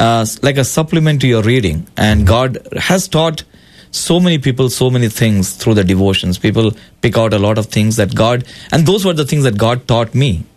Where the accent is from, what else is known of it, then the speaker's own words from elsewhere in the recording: Northeast India, India; born there; I was born in India, in the northeastern part of India